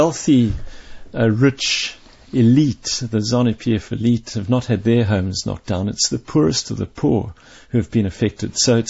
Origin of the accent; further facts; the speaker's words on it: Zimbabwe; born there; I was born in Zimbabwe. My father was Scottish. My maternal roots go deep to 1820. But I'm a first-generation Zimbabwean